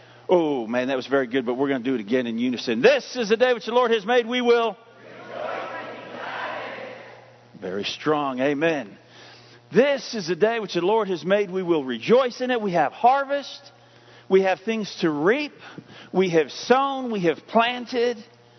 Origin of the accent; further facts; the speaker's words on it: Iowa, United States; My mother grew up on a farm, but I don't know anything about farming. I grew up in Iowa, and thank goodness we did not live on a farm.